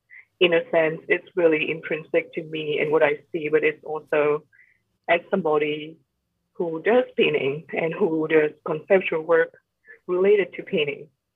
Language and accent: English; Vietnam; English is a second language; now in United States; I grew up in Vietnam.